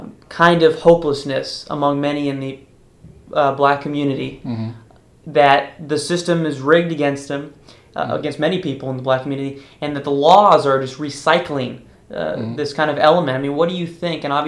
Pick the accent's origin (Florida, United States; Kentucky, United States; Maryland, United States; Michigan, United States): Florida, United States; Miami; This summer, I was telling you, I'm from Miami.